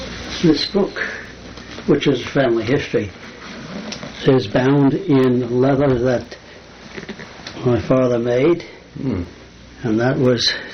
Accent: Maplewood, New Jersey, United States; also born or lived in Newark; True, I was born in Newark, New Jersey. But before I was 1 year old, family moved out to rural Maplewood, west of Newark.

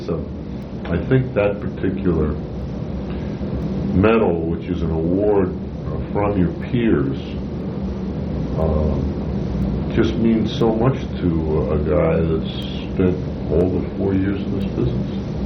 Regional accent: Queens, New York, United States; Oh, I grew up in Queens.

